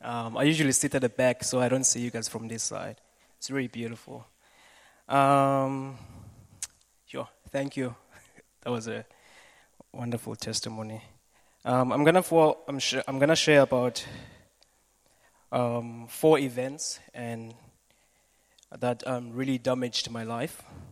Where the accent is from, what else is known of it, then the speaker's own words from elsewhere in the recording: Kayamandi, Western Cape, South Africa; I'm from Kaimandi, the township that's there. I grew up there.